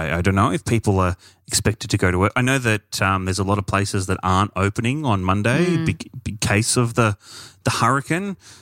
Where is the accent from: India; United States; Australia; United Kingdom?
Australia; As an Australian, we're used to bushfires.